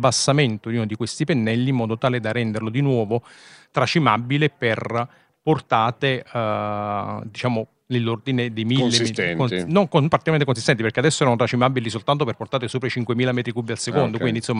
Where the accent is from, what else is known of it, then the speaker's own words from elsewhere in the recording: Naples, Campania, Italy; Per quanto vivate ormai in Emilia Romagna tantissimi anni, ma assolutamente no, sono di Napoli.